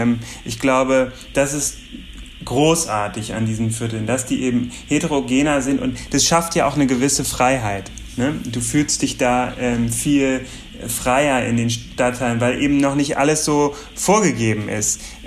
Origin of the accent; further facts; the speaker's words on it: Berlin, Germany; ich bin Berliner